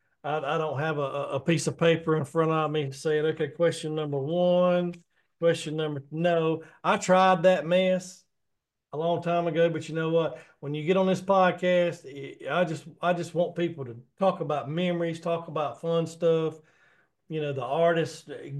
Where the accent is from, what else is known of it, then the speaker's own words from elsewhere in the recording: the South, United States; I call it a toboggan. I don't know what you call it. I'm from the South, so it's